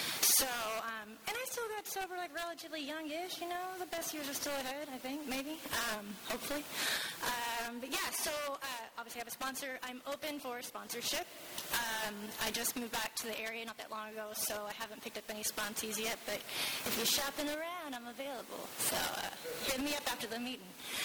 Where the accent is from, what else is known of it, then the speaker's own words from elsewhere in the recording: Dallas, Texas, United States; born there; I was born in Dallas, Texas, and born to an alcoholic family